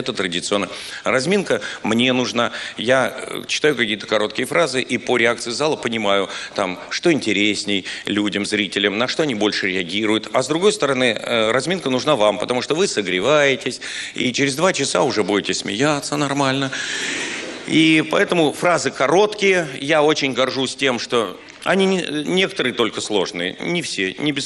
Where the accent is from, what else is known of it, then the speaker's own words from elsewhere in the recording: Riga, Latvia; а Боря Галкин, Качан и я из Риги. И нас называли Филатов с дрессированными рижанами